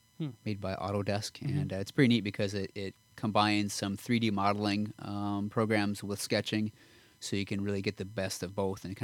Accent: Milwaukee, Wisconsin, United States; moved away as an adult; now in Detroit, United States; I grew up in Milwaukee, and then I came to Detroit for design school

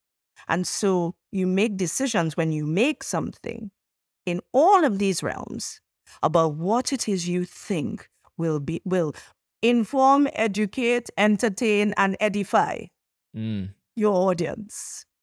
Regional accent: Trinidad & Tobago; accent: Trinidadian; Trinidadian. And I would say, sure. And they would have a great laugh because I'm good at comedy in my own accent.

